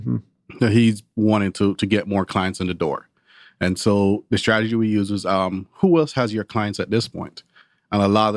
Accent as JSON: {"language": "English", "country": "Jamaica", "tie": "born or raised there", "moved": "yes", "said": "I grew up in Jamaica. Jamaica is a country of population of about 2.6 million people, mm-hmm. with an 80% poverty rate."}